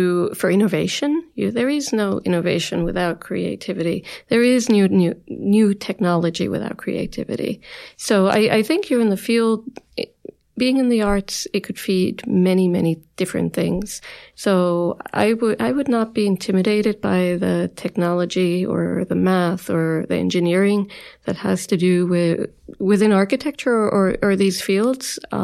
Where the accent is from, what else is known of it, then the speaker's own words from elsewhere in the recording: Hoboken, New Jersey, United States; So I grew up in Hoboken, as I mentioned, and my family, we were a blue collar family